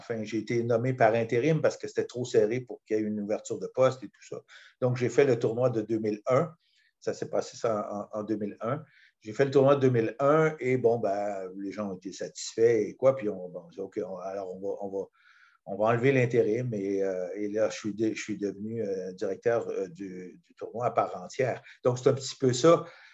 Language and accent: French; Granby, Quebec, Canada; Je peux me targuer d'avoir à peu près tout fait en tennis à partir de chasseur de balles dans mon patelin à Grimby